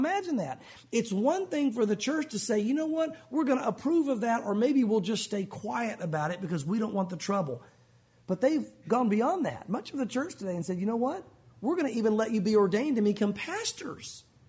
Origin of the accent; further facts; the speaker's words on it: Tennessee, United States; also born or lived in Santa Fe; now I lived out west for a while in Santa Fe, you guys know that, I'm mostly from Tennessee, but I lived out west for a while.